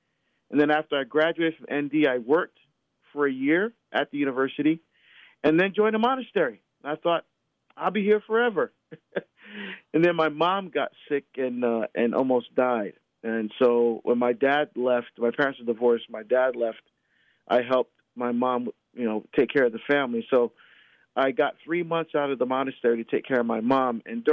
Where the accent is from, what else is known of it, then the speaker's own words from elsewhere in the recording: Barbados; now in United States; Well, it starts back in my home country of Barbados, where I was born. We're immigrants to the United States.